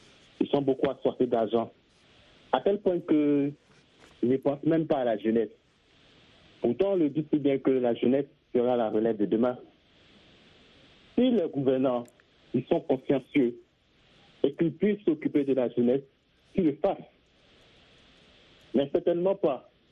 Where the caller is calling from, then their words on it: Abidjan, Côte d’Ivoire; Je suis de la Côte d'Ivoire, précisément à Abidjan.